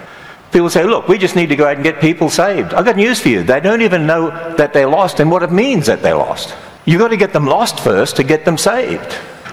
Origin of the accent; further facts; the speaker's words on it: Australia; moved away as an adult; now in United States; When my wife and I came from Australia to America, we thought they speak the same language here, so we don't have to go to language school.